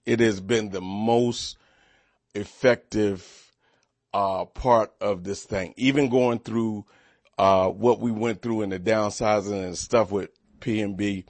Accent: Washington, District of Columbia, United States; I tell people all the time I'm from Georgia, but I'm from Georgia Avenue in D.C. That's the Georgia I'm from.

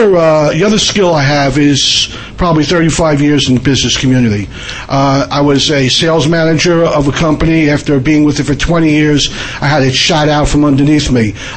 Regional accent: Long Island, New York, United States; I am from Long Island, I'm not a city resident.

